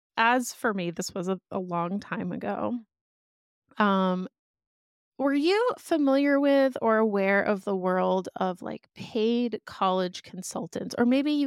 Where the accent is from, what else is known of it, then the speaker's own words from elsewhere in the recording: Boston, Massachusetts, United States; I grew up outside of Boston in a suburb that I would describe as like pretty academically obsessed, you know, like in a kind of stereotypical like East Coast sort of way.